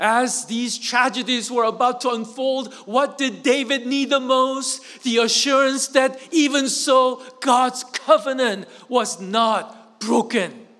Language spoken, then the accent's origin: English; South Korea; I grew up in Korea and I grew up getting spanked.